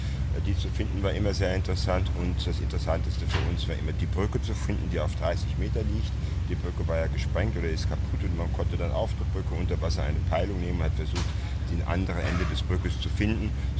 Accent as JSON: {"language": "German", "town": "Sylt", "region": "Schleswig-Holstein", "country": "Germany", "tie": "born or raised there", "said": "Ich bin in Sylt aufgewachsen und der ganze Trubel am Strand hat mich oftmals so genervt."}